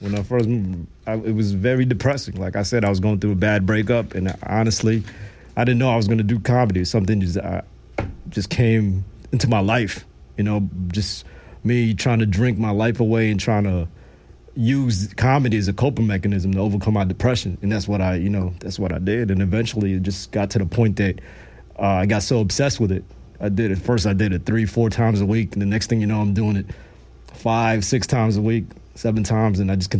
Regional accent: Jersey City, New Jersey, United States; All my life, I grew up in Jersey City where everybody's trying to hustle each other.

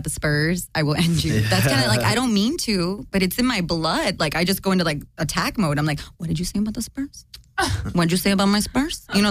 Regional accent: Refugio, Texas, United States; now in Los Angeles, United States; But I'm from Refugio.

